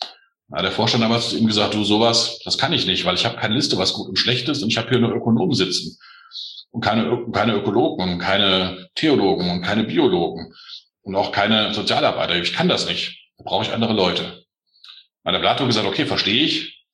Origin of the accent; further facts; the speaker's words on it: Hesse, Germany; ich bin eigentlich Hesse, ich bin Nordost-Hesse, kann man sagen. Ich bin jetzt Anfang 50